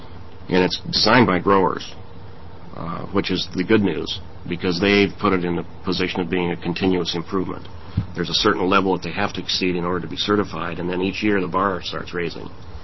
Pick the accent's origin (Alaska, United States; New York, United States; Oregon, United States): Oregon, United States; I think it's a different mindset, one that, born and raised in Eastern Oregon, took a while to make that change.